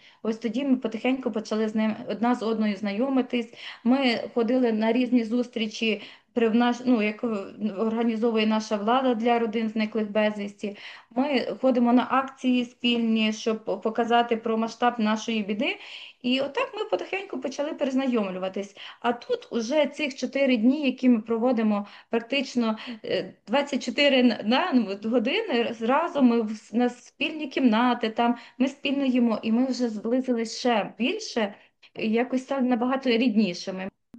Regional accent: Letychiv, Khmelnytskyi Oblast, Ukraine; now in Kyiv Oblast, Ukraine; Я сама народилася і виросла на Хмельниччині, маленькому містечку Летичів, а на даний момент я проживаю на Київщині, близько під містом Київ.

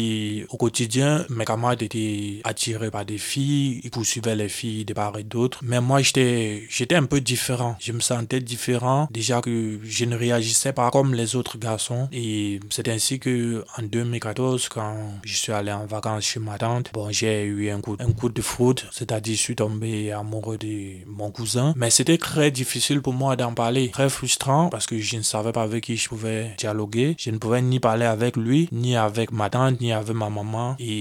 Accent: West, Cameroon; je viens du Cameroun, plus précisément de l'Ouest Cameroun. J'ai 31 ans

